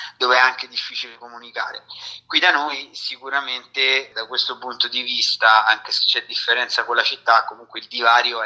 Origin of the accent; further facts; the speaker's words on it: Rome, Lazio, Italy; sono cresciuto, ho vissuto a Roma e adesso invece mi sono allontanato maggiormente dal centro città proprio per ricercare quella tranquillità.